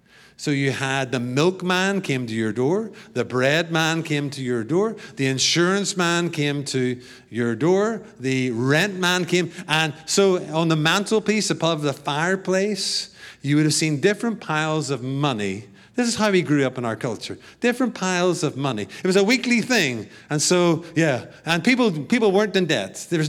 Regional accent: Belfast, Northern Ireland, United Kingdom; moved away as an adult; I grew up in Belfast. I keep saying to Peter, watch the Belfast movie. Because that movie about Belfast is where my family grew up. I was born in 1968 when the Troubles started

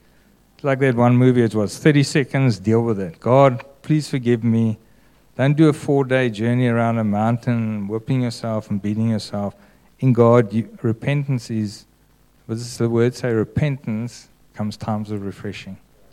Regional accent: Durbanville, Western Cape, South Africa; So I grew up in Durbanville.

